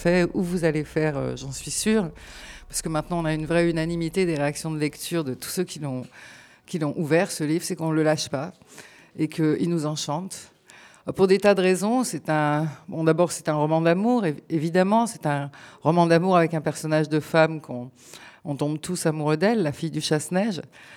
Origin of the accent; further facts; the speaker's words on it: Vauvert, Occitanie, France; je viens de Vauvert, où la maison d'édition Au Diable Vauvert est installée.